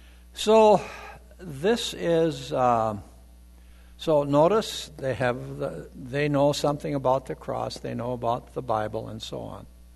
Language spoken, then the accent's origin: English; Tower City, North Dakota, United States; But if you go out into the small towns here in North Dakota, I grew up in Tower City, just east of Valley City, about 15 miles.